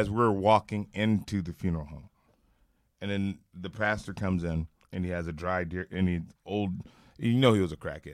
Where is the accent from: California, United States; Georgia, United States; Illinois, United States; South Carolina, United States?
California, United States; Los Angeles; now in Upland, United States; No, right, not at all. I'm from L.A.